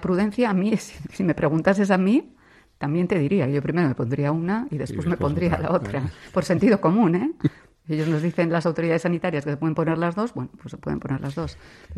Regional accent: Bilbao, Basque Country, Spain; me parece maravilloso como bilbaína

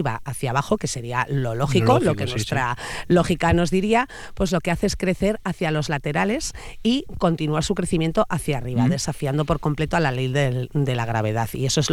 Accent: Carranza, Basque Country, Spain; yo soy de aquí, de Carranza, y es mi valle

